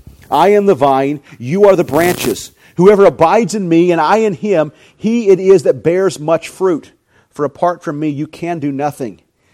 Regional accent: Arizona, United States; down where I grew up in Arizona, the big orchards

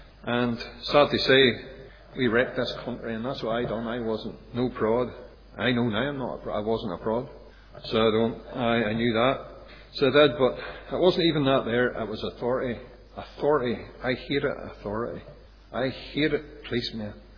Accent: Ballymena, Northern Ireland, United Kingdom; I come from Ballymena. So do you, my pockets are empty. But I live in Ballymena, and I lived up on the housing estate in Ballycullen

